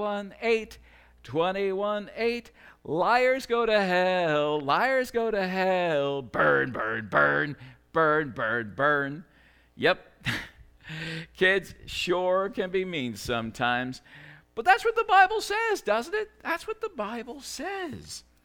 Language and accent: English; Northeast, United States; See, I grew up in the Northeast, and, you know, they make up silly songs there, I guess.